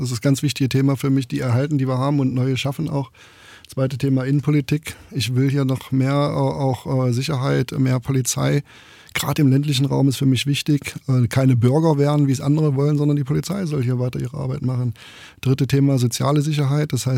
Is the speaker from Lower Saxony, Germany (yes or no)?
no; Saxony-Anhalt, Germany; born there; dass ich hier geboren bin in Sachsen-Anhalt, dass ich 1979